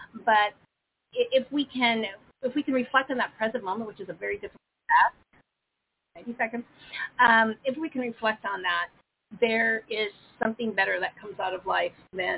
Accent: Iowa, United States; They even use for me, because I'm from Iowa, so, you know, the cornfields

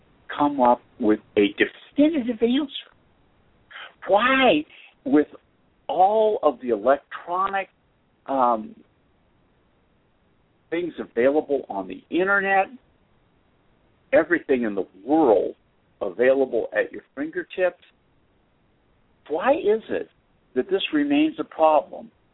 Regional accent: Des Moines, Iowa, United States; born there; I was born in Des Moines, Iowa. I have my birth certificate.

